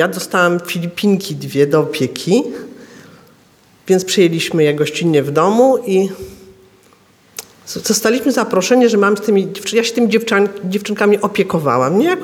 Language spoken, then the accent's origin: Polish; Warsaw, Masovian Voivodeship, Poland; mama moja mnie chowała w duchu, ponieważ jestem z Warszawy, to w takim duchu maryjnym.